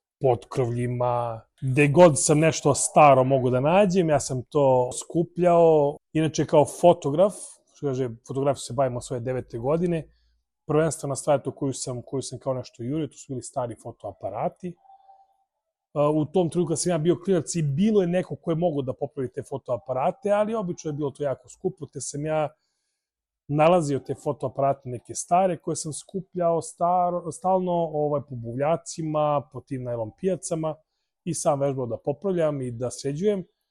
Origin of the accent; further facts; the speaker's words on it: Serbia; Ne samo mislim mi kao Srbi, nego bukvalno cijela stara Jugoslavija je mislim, prošla sve i svašta.